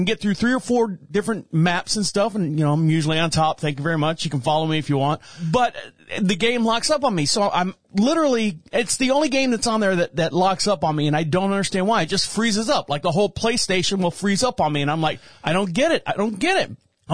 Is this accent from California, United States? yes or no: no; Orlando, Florida, United States; And then just recently in my hometown of Orlando, Florida, you had Bob Saget that just passed away in his sleep.